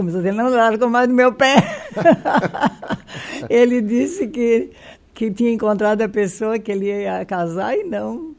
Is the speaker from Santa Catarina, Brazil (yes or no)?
yes; Palmeiras do Meio, Santa Catarina, Brazil; born there; Eu sou natural do município de Uruçanga, mas eu nasci em Palmeiras do Meio.